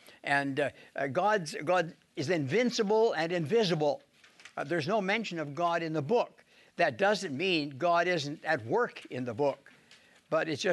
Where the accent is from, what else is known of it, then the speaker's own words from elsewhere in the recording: Saskatchewan, Canada; born there; I was born in Saskatchewan, and we had a town hall that would show movies Friday night and Saturday.